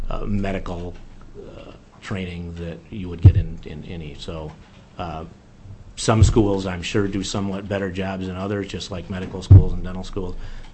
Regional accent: Michigan, United States; now in Alaska, United States; I'm from Michigan.

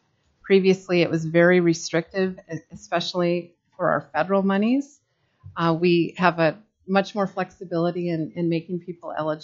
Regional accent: Juneau, Alaska, United States; I grew up in Juneau, longtime family ties here in the region. My great-grandparents first settled in Wrangell. They were immigrants from Sweden, and my family has been here ever since.

